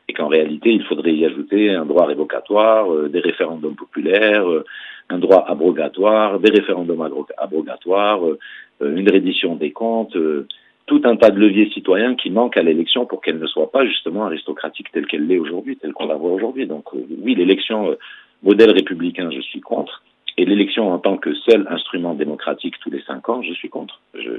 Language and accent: French; Algeria; Par exemple, chez nous en Algérie, défier la loi, c'est un principe naturel.